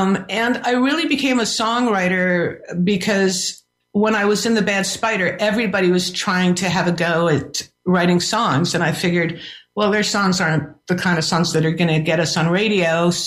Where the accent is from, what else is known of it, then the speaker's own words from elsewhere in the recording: New York, United States; I listened to Broadway music because I grew up in New York and we would go see plays and musicals.